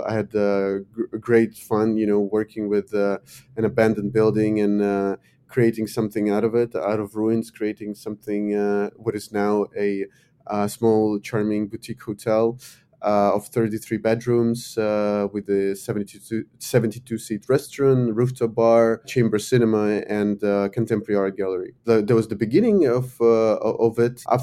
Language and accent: English; Ukraine; English is a second language; I come from Ukraine.